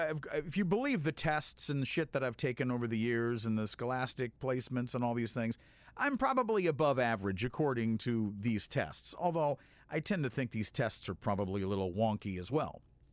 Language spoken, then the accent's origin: English; Minot, North Dakota, United States; I'm originally from Minot, North Dakota.